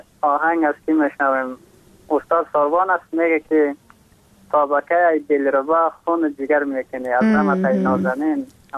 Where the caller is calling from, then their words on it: Takhar, Afghanistan; از باستان تخار